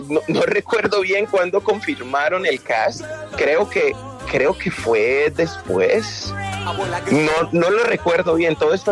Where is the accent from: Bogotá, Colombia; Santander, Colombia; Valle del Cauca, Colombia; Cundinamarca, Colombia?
Valle del Cauca, Colombia; Cali; yo vengo de Cali